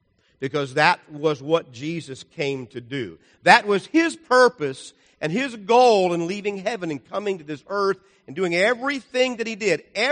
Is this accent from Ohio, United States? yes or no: yes; Cincinnati, Ohio, United States; came to the church where I grew up in Ohio and Cincinnati many times to preach gospel meetings.